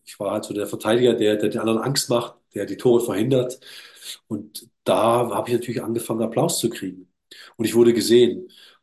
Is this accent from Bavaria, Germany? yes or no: no; Villingen-Schwenningen, Baden-Württemberg, Germany; Ich komme aus Villingen-Schwenningen, das ist eine absolute Eishockey-Stadt.